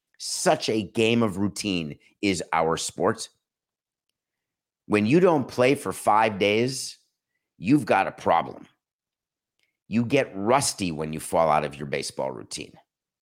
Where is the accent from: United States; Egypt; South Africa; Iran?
United States; Milwaukee, Wisconsin; I said the city of Milwaukee, my hometown, birth town, has never had a World Series parade.